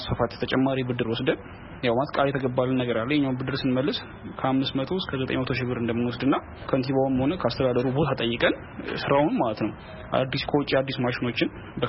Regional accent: Dire Dawa, Ethiopia; እኔ ተወልጄ ያደኩት እዚሁ በድሬዳዋ ከተማ ሲሆን ያው ትምህርቴንም ከአንደኛ ደረጃ እስከ ሁለተኛ ደረጃ ድረስ በድሬዳዋ ከተማ ነው ተናቀቁት።

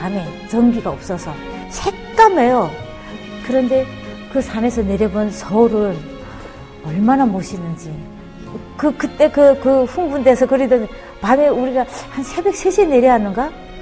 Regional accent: North Korea; now in South Korea; 저는 한국예술직업전문학교에 다니는 북한이탈주민 4년차, 네, 한국의 4년차 되는

